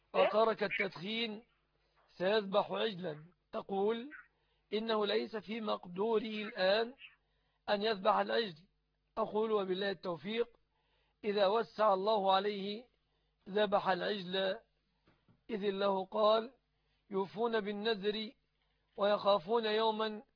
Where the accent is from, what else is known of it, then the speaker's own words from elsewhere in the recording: Egypt; وهذا الغالب في بلادنا مصر